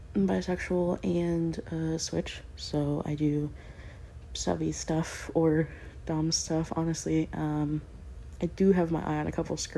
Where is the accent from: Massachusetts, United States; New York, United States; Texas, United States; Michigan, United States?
Texas, United States; accent: Southern; I'm from Texas, so I have at least an American accent, but if I get really going, you'll hear the southern accent. I also say y'all a lot.